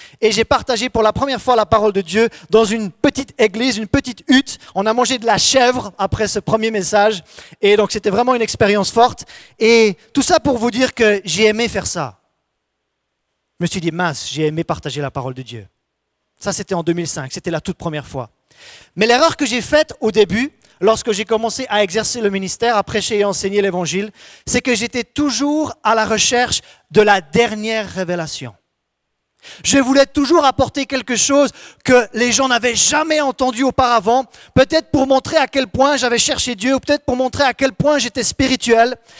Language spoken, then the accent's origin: French; Switzerland; J'ai été présenté comme étant suisse. Effectivement, je suis né, j'ai grandi en Suisse. Mon père est franc-comtois, donc j'ai aussi un peu de sang français. Mais je suis citoyen du ciel avant tout, n'est-ce pas? Donc